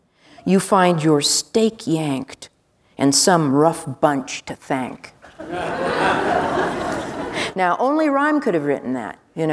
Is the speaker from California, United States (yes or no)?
yes; California, United States; I'm from the desert also, but not from this desert. I'm from the Mojave Desert in California.